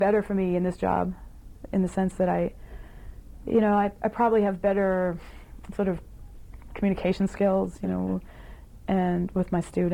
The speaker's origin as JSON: {"language": "English", "town": "Lexington", "region": "Massachusetts", "country": "United States", "tie": "born or raised there", "said": "We grew up in Lexington, which is, when I grew up, it was a sleepy little boonies town because it was too far, really, to be commutable."}